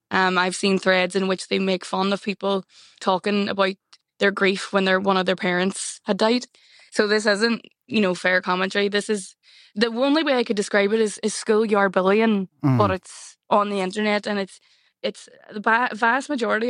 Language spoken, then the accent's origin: English; Derry, Northern Ireland, United Kingdom; there's a woman I know from my hometown in Derry.